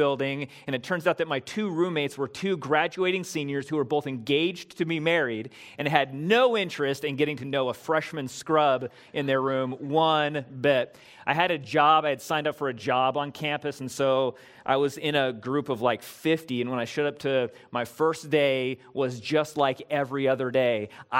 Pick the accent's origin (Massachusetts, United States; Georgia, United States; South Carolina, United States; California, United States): California, United States; I grew up here in Southern California, so I didn't know real humidity until I couldn't breathe.